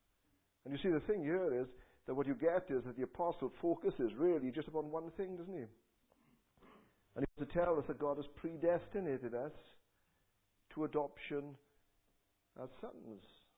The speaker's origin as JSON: {"language": "English", "town": "Clydach", "region": "Wales", "country": "United Kingdom", "tie": "born or raised there", "also_born_or_lived": "Merthyr Tydfil", "said": "I was never born in Clydach anyway. I was born in Merthyr and came to Clydach."}